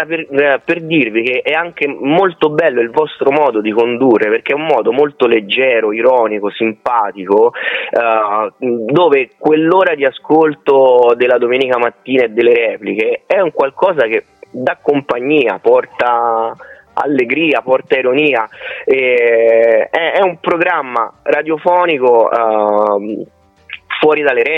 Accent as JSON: {"language": "Italian", "town": "Rome", "region": "Lazio", "country": "Italy", "tie": "born or raised there", "said": "Io sono originario di Roma, sì, io sono nato e cresciuto a Roma in un quartiere periferico"}